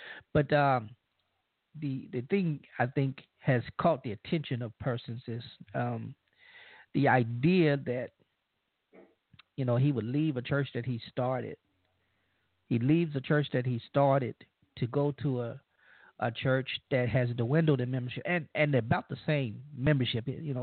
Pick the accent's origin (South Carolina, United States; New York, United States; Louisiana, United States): Louisiana, United States; I'm hailing from Cajun Land, USA